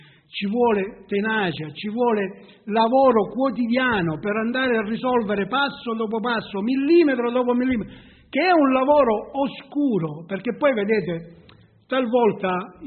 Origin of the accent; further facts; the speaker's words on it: Rosolini, Sicily, Italy; non è che noi pensiamo perché siamo di Rosolini, soltanto a Rosolini.